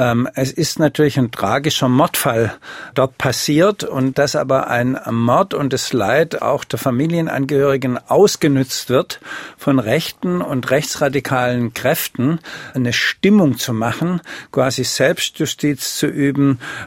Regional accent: Stuttgart, Baden-Württemberg, Germany; Naja, zum Beispiel in Stuttgart, wo ich herkomme

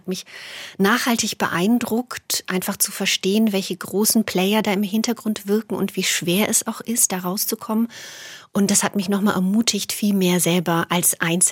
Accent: Banat, Romania; now in Germany; Ich bin auf einem Pfarrhof im Banat aufgewachsen. Also das war dann eigentlich ein großer Kontrast, auch erstmal hier in Deutschland anzukommen.

